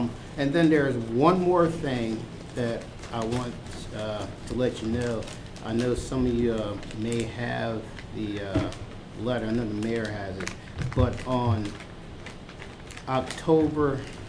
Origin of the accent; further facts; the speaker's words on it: Berlin, Maryland, United States; I'm the president of Worcester County NAACP. But more or less, I was born and raised right here in Berlin, so it feels good just to come back to Berlin for a few.